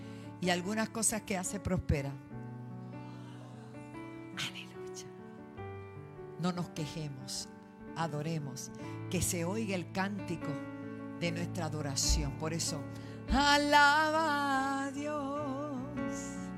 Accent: Bayamón, Puerto Rico; Hay un lugar cerca de donde yo me crié, en Bayamón Garden

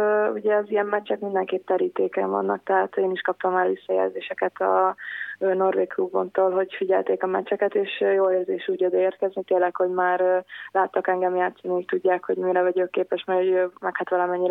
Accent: Slovakia; én sosem gondolkoztam azon, hogy szlovák válogatott legyek, tehát felvidéki magyar vagyok, magyarnak tartom magam, mindig az leszek

